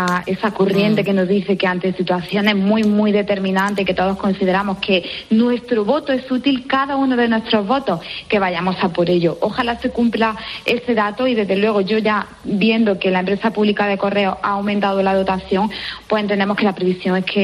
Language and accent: Spanish; Bailén, Andalusia, Spain; yo además soy del sur de Andalucía, de una ciudad que es Bailén, donde rozamos los 40 y tantos grados de temperatura